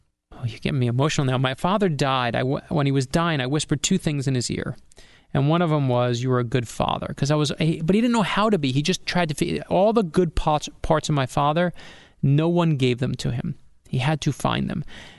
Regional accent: New York, United States; moved away; also born or lived in Florida; My dad and mom moved us down from where I grew up in New York down to Florida

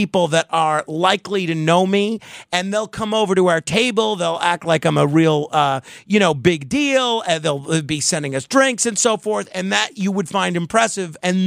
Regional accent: New York, United States; Like, so we're in my territory, my hometown.

